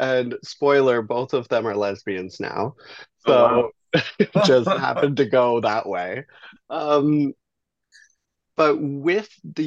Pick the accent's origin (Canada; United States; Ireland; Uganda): Canada; Belleville, Ontario; also born or lived in Guelph; So I'm 32. And I grew up in Belleville, Ontario. It's a town kind of on the 401, just a transient town. There's about under 50,000 people when I was growing up there.